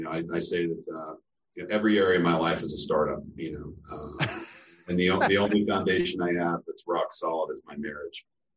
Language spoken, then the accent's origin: English; Colorado, United States; Well, growing up in Colorado, we obviously have a gluttony of spoils to be able to really get out there.